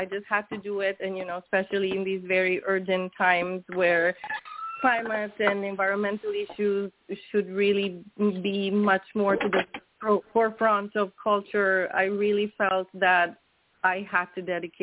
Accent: Veneto, Italy; English is a second language; moved away as an adult; also born or lived in Spain; I was born in Italy, actually, in a small town near Venice in Italy. And I grew up there and, you know, I started singing and making music when I was very, very little. And then I moved to Spain in my early 20s

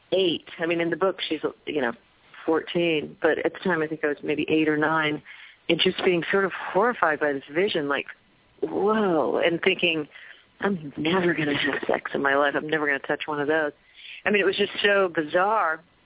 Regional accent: California, United States; also born or lived in Boston, United States; I was born in Boston and then taken out to California when we were young.

